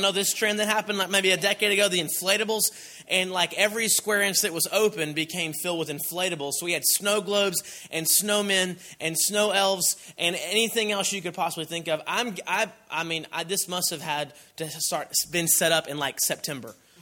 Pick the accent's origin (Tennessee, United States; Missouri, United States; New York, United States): Tennessee, United States; Knoxville; And I grew up in South Knoxville, and if you want to see good Christmas lights, that's where you should go, South Knoxville.